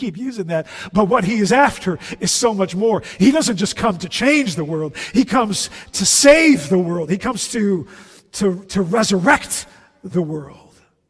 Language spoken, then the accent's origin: English; The Hague, South Holland, Netherlands; Yesterday morning at 6:15 in my hometown, actually not very far from where I grew up in The Hague